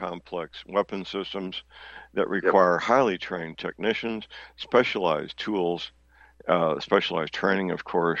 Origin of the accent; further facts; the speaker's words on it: St. Louis, Missouri, United States; My hometown is St. Louis, which means you can't live in St. Louis and not be acquainted with people that work for Anheuser-Busch and Boeing